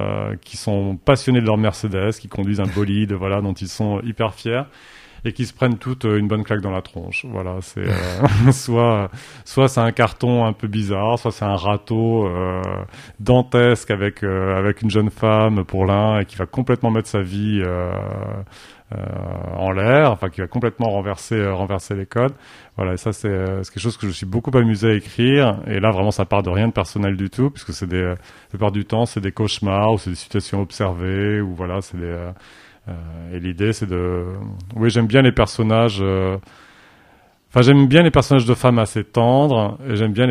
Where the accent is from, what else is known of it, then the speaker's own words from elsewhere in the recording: Pays de la Loire, France; born there; moi, je suis né en Mayenne et voilà, mes parents étaient très connus en Mayenne.